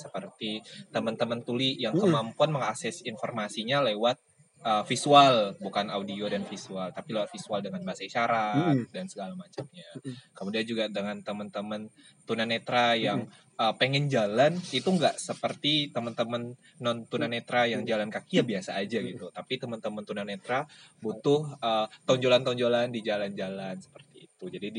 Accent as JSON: {"language": "Indonesian", "town": "Pontianak", "region": "West Kalimantan", "country": "Indonesia", "said": "Saya dari Pontianak."}